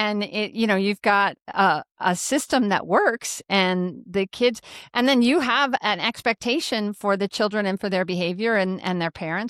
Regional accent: Grand Island, Nebraska, United States; I grew up in Grand Island, Nebraska, and my dad lived on a 120-acre farm, and they had a one-room schoolhouse.

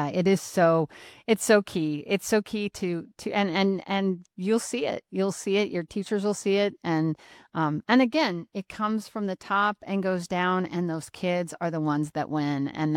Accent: Grand Island, United States; 5 points, right in 5 points in Grand Island. That's where, because I grew up in Grand Island. I was actually on Taylor Avenue.

